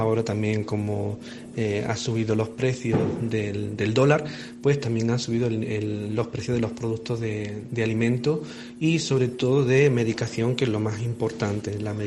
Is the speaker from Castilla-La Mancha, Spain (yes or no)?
no; Llerena, Extremadura, Spain; now in Mérida, Venezuela; soy natural de Llerena, en Badajoz, y actualmente soy el director del Hospital San Juan de Dios de los Hermanos Franciscanos de Cruz Blanca, aquí en Mérida, en Venezuela.